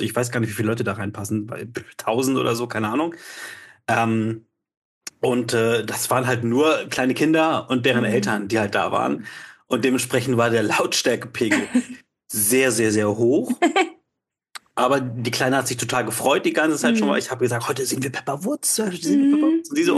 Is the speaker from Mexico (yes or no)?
no; Austria; also born or lived in Hamburg; Ich bin von Geburt aus Deutscher, aber meine Mutter ist Österreicherin